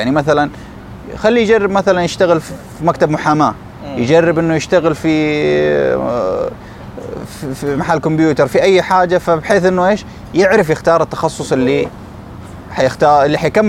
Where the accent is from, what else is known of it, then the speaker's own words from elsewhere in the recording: Jeddah, Makkah Province, Saudi Arabia; من مواليد جدة، مدينة جدة ومن الرخاء والشدة، ودارس في جدة وقضيت عمري في جدة، خريج ثانوية أم القرى بجدة شارع صاري.